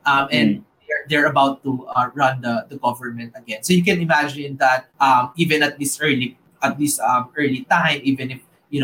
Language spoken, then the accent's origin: English; Philippines; So as a Filipino, I would like to say that I hope that I hope that we can move forward as a country with this particular results.